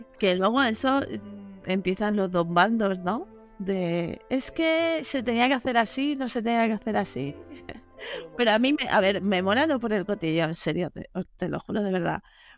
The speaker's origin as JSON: {"language": "Spanish", "town": "Valencia", "region": "Valencian Community", "country": "Spain", "said": "yo soy de Valencia"}